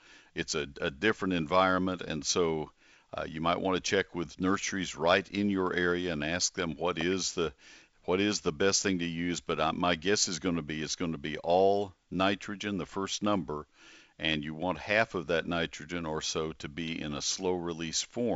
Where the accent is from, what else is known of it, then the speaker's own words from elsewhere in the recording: College Station, Texas, United States; I love St. Augustine. I grew up in College Station with St. Augustine, and it's my grass of choice.